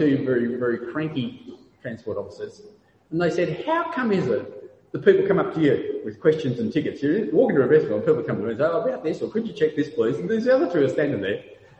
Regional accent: Australia; I'm Australian.

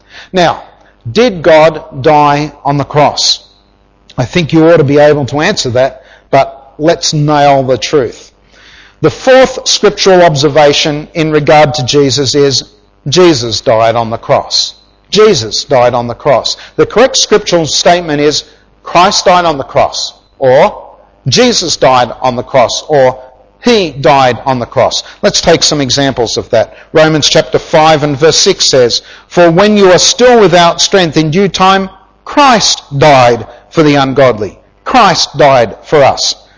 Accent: Australia; now in Gambia; We didn't stop being Australians, but we became Gambians to reach Gambians.

